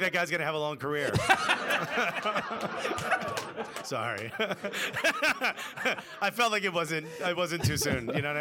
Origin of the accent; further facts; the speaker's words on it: Newark, New Jersey, United States; I'm born and raised in Newark. He's born and raised in Brooklyn. We're both Latinos.